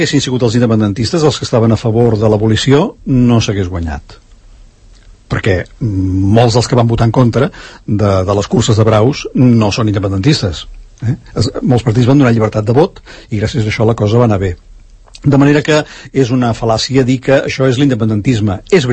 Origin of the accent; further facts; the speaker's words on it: Canary Islands, Spain; Jo, com a canari, m'ofendria.